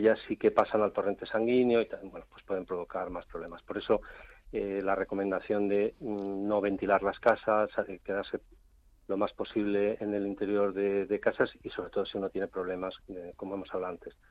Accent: Alicante, Valencian Community, Spain; Yo soy de Alicante, uh-huh. Entonces para mí es más normal ver aparecer los coches llenos de...

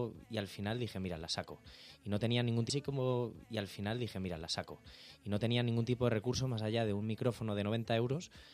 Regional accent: Pozuelo de Alarcón, Community of Madrid, Spain; Soy de Pozuelo, de aquí al ladito.

